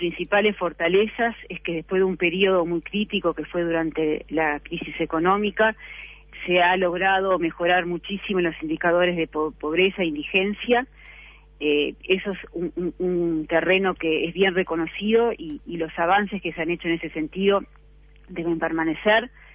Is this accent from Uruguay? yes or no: yes; Uruguay; Como uruguayo, todos sabemos que la inflación está por encima